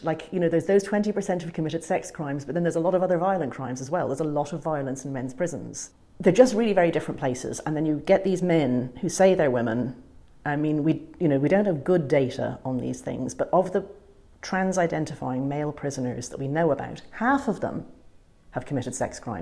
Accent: Ireland; Yeah, we foolishly brought in self-ID without any debate in 2015.

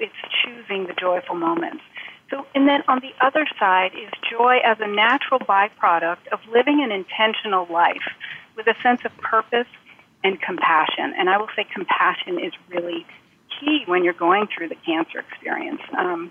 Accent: Vermont, United States; So I now work in an outpatient oncology clinic in my home state of Vermont.

